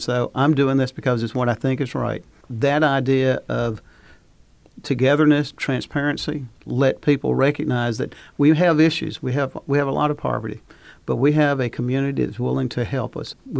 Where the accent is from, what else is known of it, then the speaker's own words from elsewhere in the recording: Barnesville, United States; I grew up in Barnesville. My parents were both teachers, but we were by no means well off.